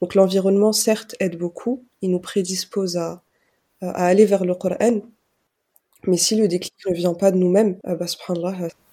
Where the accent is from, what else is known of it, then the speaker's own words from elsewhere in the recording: Île-de-France, France; j'ai 23 ans. Je suis originaire d'Île-de-France et je suis toujours étudiante et je suis professeure de Coran aussi à côté.